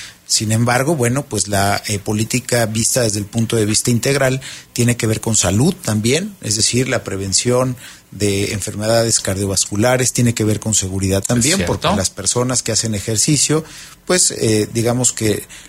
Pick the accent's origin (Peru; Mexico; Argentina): Mexico; venimos, hay que reconocerlo, como mexicanos, y no es la excepción en Querétaro